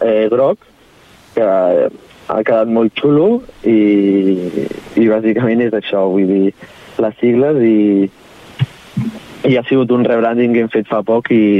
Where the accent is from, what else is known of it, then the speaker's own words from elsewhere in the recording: Sabadell, Catalonia, Spain; mira, som de Sabadell, saps?